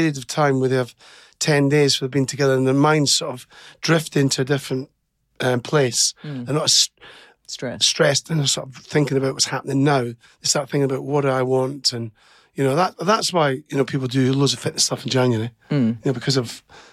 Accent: Scotland, United Kingdom; So New Year, I quite like New Year, being Scottish, you know.

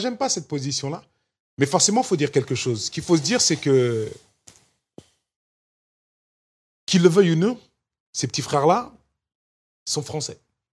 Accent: United States; French is a second language; now in France; Je suis rentré chez moi aux États-Unis pendant un petit moment.

